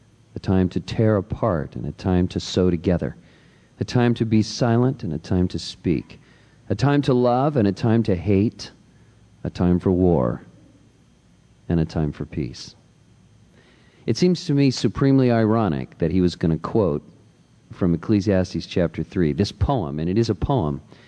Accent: Scotts Valley, California, United States; in a little store in Camp Evers in Scotts Valley, California, this little wide spot in the road down my hometown.

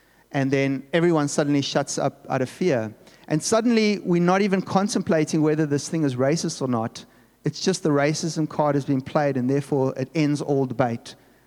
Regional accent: South Africa; I'm from European background, but my dad's Portuguese, my mother's from English background, but growing up in apartheid South Africa

